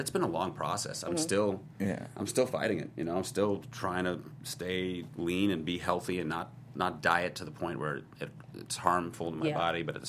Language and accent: English; New York, United States; now in Los Angeles, United States; I'm a New Yorker, so I've been prone to walking.